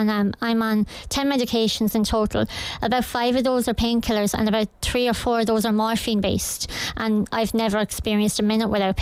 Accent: Kilkenny, Leinster, Ireland; born there; Doctor, I was born in Kilkenny.

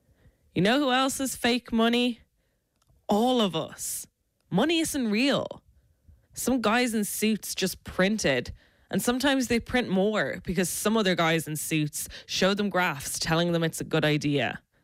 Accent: Ireland; I'm Irish, I'm different.

